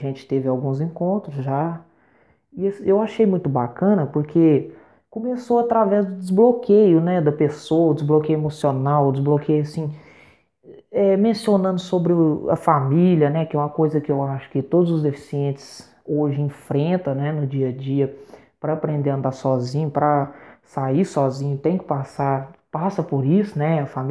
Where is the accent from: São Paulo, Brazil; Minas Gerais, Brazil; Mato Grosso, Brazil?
Minas Gerais, Brazil; Monte Carmelo; Sou aqui do Triângulo Mineiro, Monte Carmelo, fica próximo de Uberlândia.